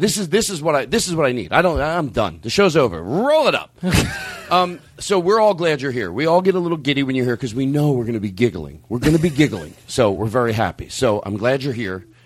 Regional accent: Dallas, Texas, United States; I'm from Dallas. Yeah. Look at me.

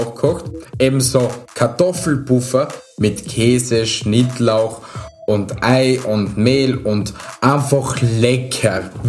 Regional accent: Styria, Austria; bei uns in der Steiermark.

